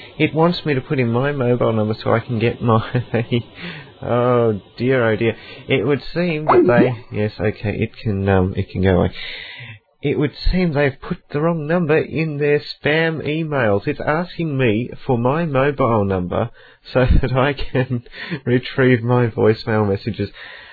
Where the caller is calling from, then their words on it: Australia; I'm calling from Australia.